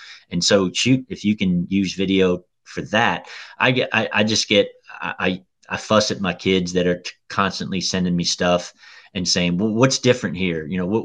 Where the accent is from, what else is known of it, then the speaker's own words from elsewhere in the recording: Louisiana, United States; now in Kentucky; because of the way that I grew up in Louisiana, dead flat, didn't have to worry about that a lot.